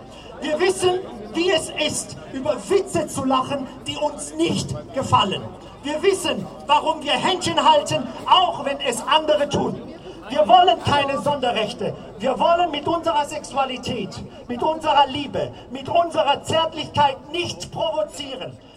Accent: Stuttgart, Baden-Württemberg, Germany; moved away; Ich habe vor 22 Jahren meine Heimat Stuttgart verlassen

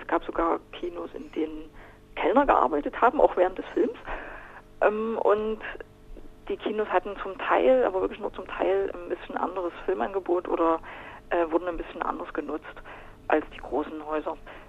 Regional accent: Chemnitz, Saxony, Germany; Also ich bin in Karl-Marx-Stadt aufgewachsen und das war eine Gegend, in der es sehr, sehr viele Clubkinos gab.

